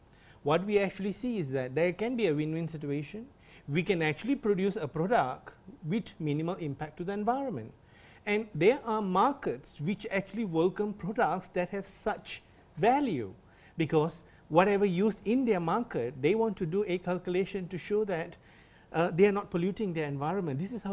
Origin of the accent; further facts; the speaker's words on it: Klang, Selangor, Malaysia; I'm from Klang, please. Do not bluff me. I know how polluted the river is.